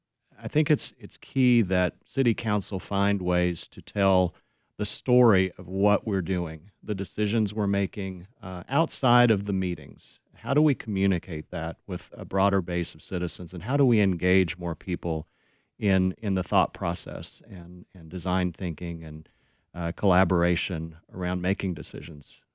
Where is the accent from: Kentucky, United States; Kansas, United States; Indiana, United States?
Kansas, United States; Wichita; I grew up in Wichita.